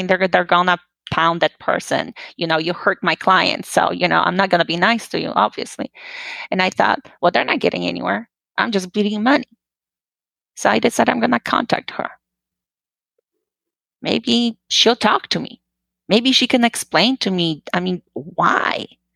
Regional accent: Poland; I grew up in Poland.

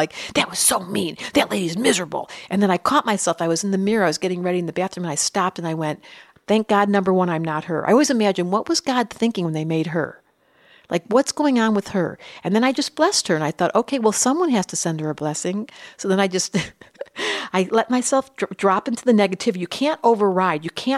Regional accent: Detroit, Michigan, United States; I grew up in Detroit and my grandfather was murdered

